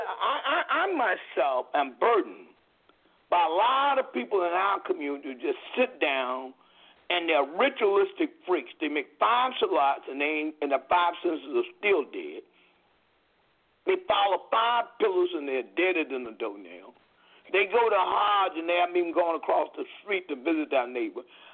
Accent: Lynchburg, Virginia, United States; I'm a Muslim African-American. I grew up in Lynchburg, Virginia, Campbell County, to be exact.

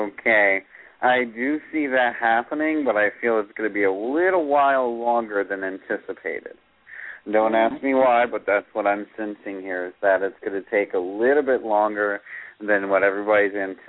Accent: Florida, United States; That is so weird because I'm from Florida

